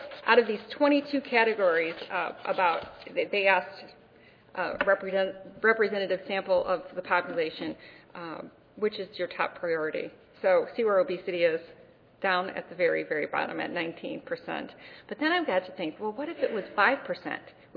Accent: Missouri, United States; I come from Missouri, lowest tobacco tax in the entire country. So you don't say that word in our state.

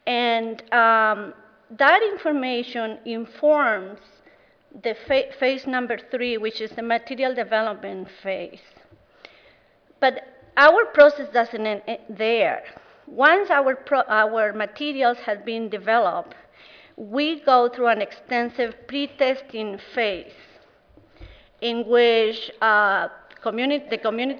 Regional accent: Chile; English is a second language; I'm happy to say that I'm from Chile, born and raised in Chile

